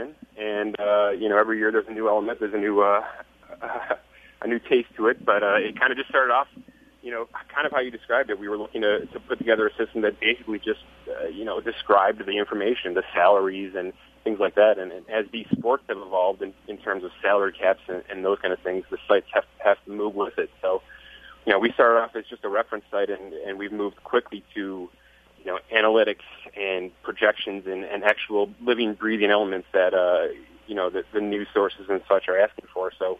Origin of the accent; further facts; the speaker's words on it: Angola, New York, United States; Born and raised in Angola, like myself.